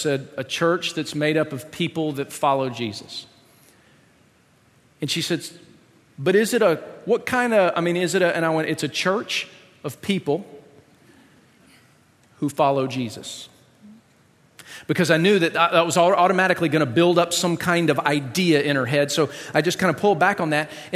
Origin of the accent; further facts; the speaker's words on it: Buffalo, New York, United States; Yeah, I'm from Buffalo.